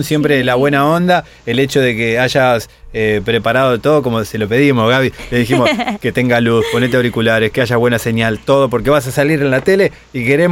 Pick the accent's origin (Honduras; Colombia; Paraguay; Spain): Colombia; aplicación en Colombia, y quiero invitarte, Gabriel, quiero invitarte a que vengas, no sé, a un evento en mi país.